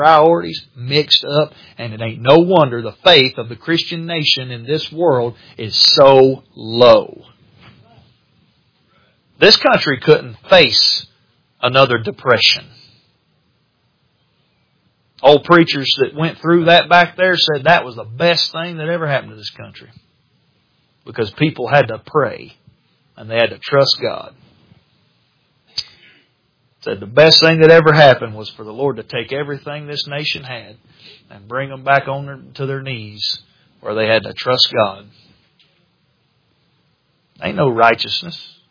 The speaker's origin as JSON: {"language": "English", "country": "United States", "tie": "born there", "said": "Now, don't get me wrong. I'm glad that I'm American. I'm glad I was born in this country."}